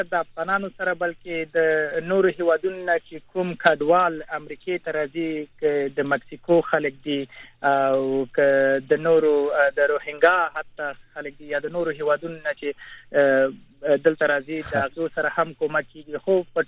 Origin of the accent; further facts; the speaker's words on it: Kunar, Afghanistan; زه د کونړ یم